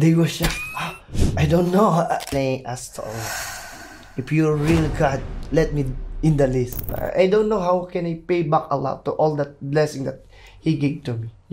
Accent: Philippines; English is a second language; I speak Arabic. I'm a Filipino.

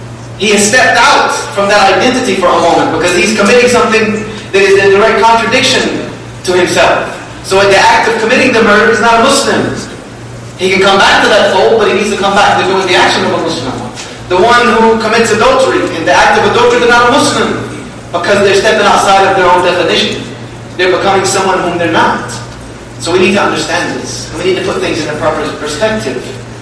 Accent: the South, United States; I'm from the South. We don't use grammar.

